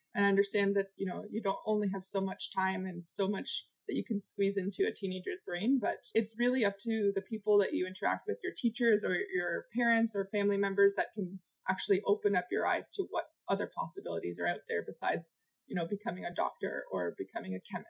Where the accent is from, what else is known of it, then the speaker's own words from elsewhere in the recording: Niagara Falls, Ontario, Canada; I grew up in Niagara Falls in a very international family. We traveled a lot